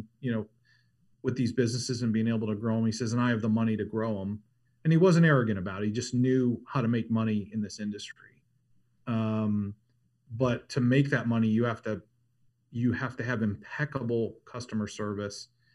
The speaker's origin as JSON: {"language": "English", "region": "Ohio", "country": "United States", "tie": "born or raised there", "said": "And by the way, guys, we're in Southern California. I grew up in Ohio."}